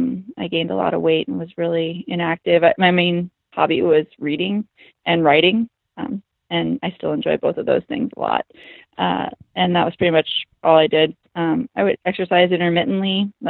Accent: Michigan, United States; Like, I grew up in the Midwest in Michigan

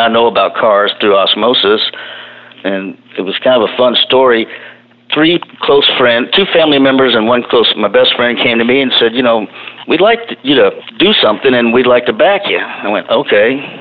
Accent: Houston, Texas, United States; Born and raised in Houston, Texas. Went to school in Spring Branch School District. I've lived here my whole life

